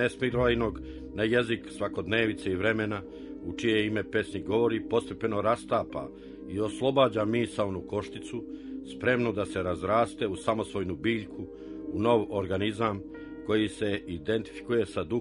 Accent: Ljubanje, Šumadija and Western Serbia, Serbia; Ljubanja je bezvodno selo i prirodno je da su moji zemljaci najlepše pevali o onome čega nikad dovoljno nisu imali.

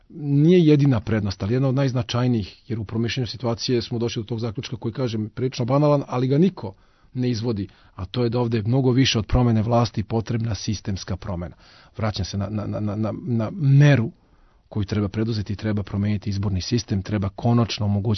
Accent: Belgrade, Serbia; Ja sam Beograđanin

